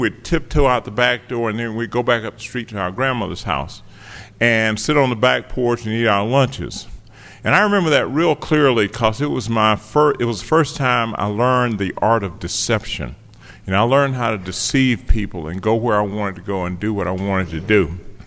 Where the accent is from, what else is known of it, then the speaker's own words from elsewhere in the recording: Athens, Georgia, United States; born there; I was born in Athens, Georgia, which is not too far from here, and I was born in August of 1952.